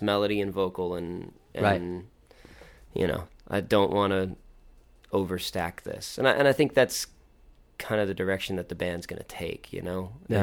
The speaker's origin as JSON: {"language": "English", "town": "Victoria", "region": "Texas", "country": "United States", "tie": "born or raised there", "also_born_or_lived": "San Antonio", "said": "I was born in I was born in San Antonio. We moved to Victoria when I was about 3."}